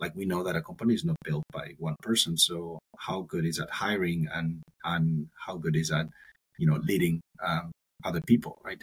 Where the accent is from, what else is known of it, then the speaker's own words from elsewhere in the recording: Spain; I'm from Spain.